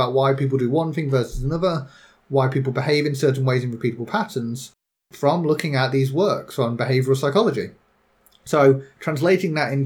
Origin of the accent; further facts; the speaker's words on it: United Kingdom; because I am British